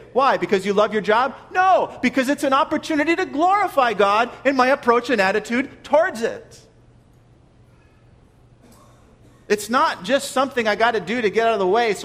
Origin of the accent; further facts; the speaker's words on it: Minnesota, United States; also born or lived in California; now in Virginia, United States; Well, I'm from Minnesota, but I lived in California for a few years, and now I'm in Virginia.